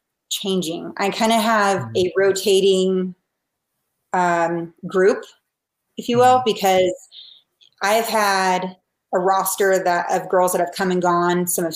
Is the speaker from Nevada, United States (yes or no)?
no; Seattle, Washington, United States; also born or lived in Atlanta, United States; I'm not from Atlanta originally. I wasn't raised there. I was raised in Seattle. So being a Pacific Northwesterner